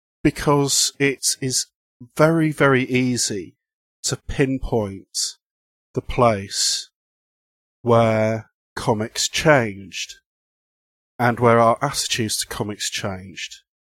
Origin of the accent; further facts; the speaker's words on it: United Kingdom; I mean, A, he is Captain America and I'm British, so there's always that risk of jingoism.